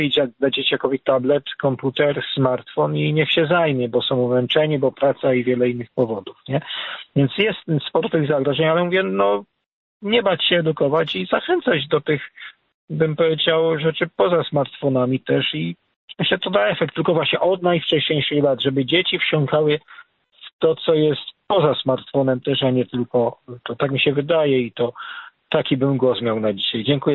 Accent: Włoszczowa, Świętokrzyskie Voivodeship, Poland; jak to u nas właśnie w miejscowości, skąd pochodzę, z Włoszczowy.

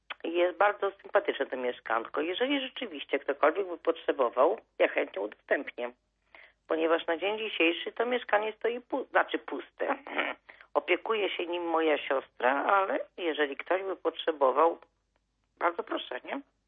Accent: Warmian-Masurian Voivodeship, Poland; moved away; Bo w ogóle pochodzę z Mazur, z Polski i mam takie mieszkanko malutkie, ale to jest malutkie mieszkanko.

